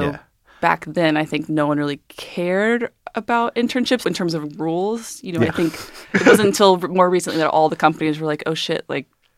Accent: Georgia, United States; I guess, so I grew up in Georgia, and in high school I had a lot of like straight edge hardcore friends.

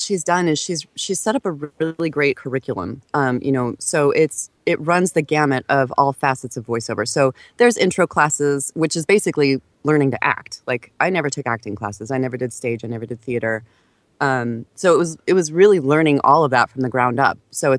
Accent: Boise, Idaho, United States; I grew up in Boise, Idaho, and, you know, it's not like it's not like there are a ton of opportunities in Boise, Idaho.

